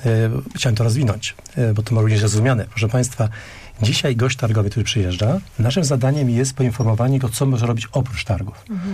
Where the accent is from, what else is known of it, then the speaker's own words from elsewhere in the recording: Poznań, Greater Poland Voivodeship, Poland; Ja jestem urodzonym poznaniakiem